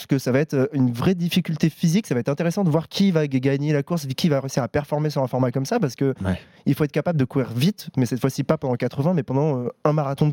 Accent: Paris, Île-de-France, France; et en tant que parisien, ça fait plaisir de pouvoir le dire.

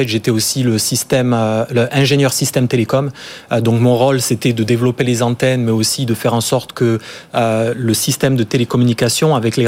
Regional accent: Agen, Nouvelle-Aquitaine, France; Alors moi, je suis né, grandi en France. J'ai passé toute ma jeunesse en France.

